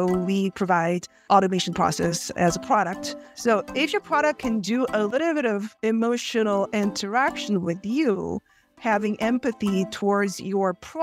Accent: South Korea; I'm from originally from South Korea, and I did my BA there, Seoul National University, and also master's both in linguistics.

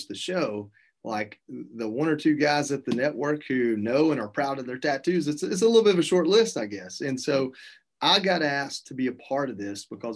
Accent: United States; But as far as choosing to get a tattoo, being what I believe as an American, a part of our warrior culture, it makes complete sense

